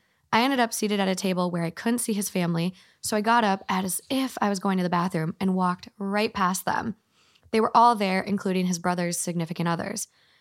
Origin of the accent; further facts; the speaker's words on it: Minnesota, United States; I'm from Minnesota. So her husband played